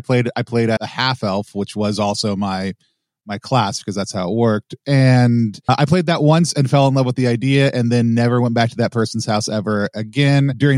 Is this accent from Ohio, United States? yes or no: no; Texas, United States; Yeah, I grew up in the American South, specifically Texas, not in the Satanic Panic, but on the tail end of the Satanic Panic